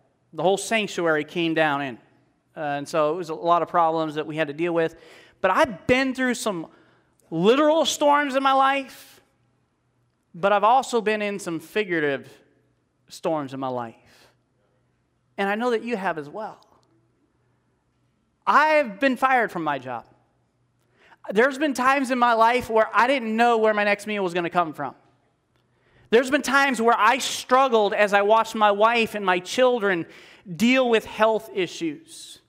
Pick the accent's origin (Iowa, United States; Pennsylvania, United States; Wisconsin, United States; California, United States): Iowa, United States; Cedar Rapids; I grew up here in Cedar Rapids. For those of you who don't know, I grew up here in Cedar Rapids. And I went to school down in Pensacola, Florida.